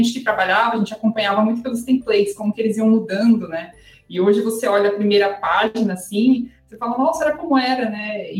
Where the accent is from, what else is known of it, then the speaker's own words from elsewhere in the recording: São Bernardo do Campo, São Paulo, Brazil; also born or lived in Santo André; Mas eu sou da BC, então, eu nasci em São legal, Bernardo, né? E por isso que eu tenho um pouco de sotaque. Eu nasci em Santo André e cresci em São Bernardo.